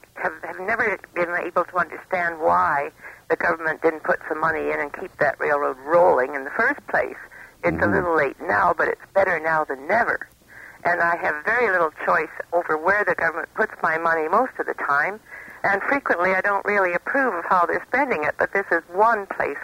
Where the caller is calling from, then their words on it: Whitehorse, Yukon, Canada; I'm calling from Whitehorse.